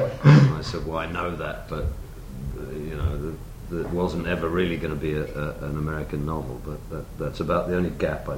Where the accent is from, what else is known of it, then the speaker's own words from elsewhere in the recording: Mexico City, Mexico; I grew up in Mexico City. And so all the school kids that I knew around that time, many of them anyway, were from the southern USA, and I spent plenty of time in Texas myself. I knew the dialect